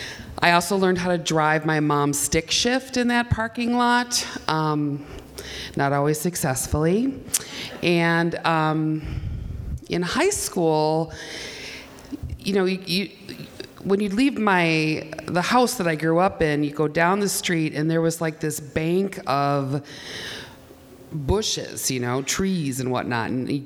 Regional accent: Milwaukee, Wisconsin, United States; So I grew up in Milwaukee. I grew up by the old county stadium.

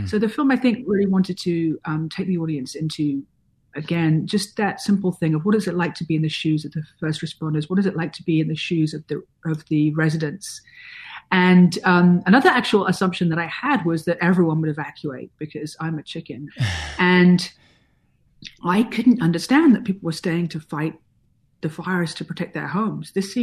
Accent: London, United Kingdom; also born or lived in New York; now in Los Angeles, United States; You know, I am from London, went to grad school in New York, now I live in Los Angeles.

